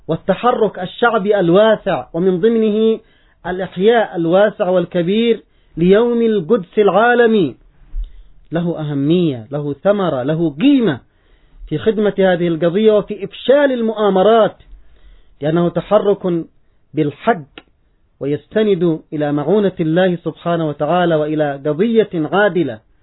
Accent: Yemen

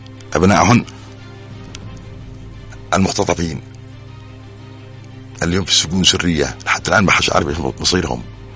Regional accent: Yemen; نحن يمنيين

